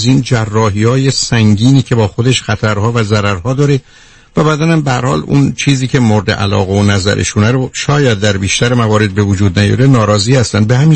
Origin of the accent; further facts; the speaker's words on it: Iran; now in Los Angeles, United States; من به لس آنجلس وقتی از ایران آمدم وارد شدم، یعنی تقریبا 47 سال قبل،